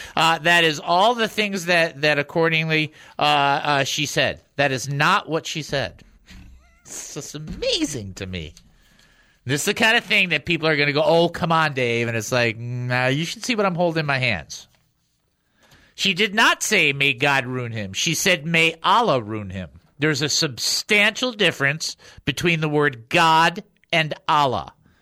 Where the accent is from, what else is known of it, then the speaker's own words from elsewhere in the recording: Michigan, United States; You know, I'm from Michigan. I should be able to say this stuff.